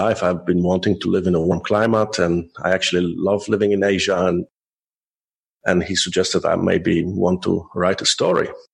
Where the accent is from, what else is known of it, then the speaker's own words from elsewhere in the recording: Poland; also born or lived in India; now in Norway; But I'm not from Norway. I'm from Poland originally. And I moved to Norway actually because after living in India as a young man